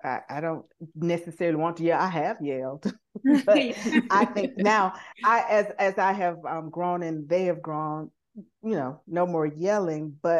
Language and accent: English; the South, United States; I was raised and socialized in the South.